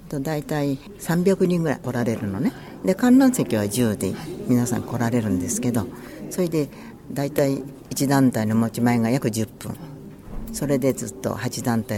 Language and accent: Japanese; Chigasaki, Kanagawa, Japan; now in Fujisawa, Japan; 茅ヶ崎から藤沢にお嫁に来まして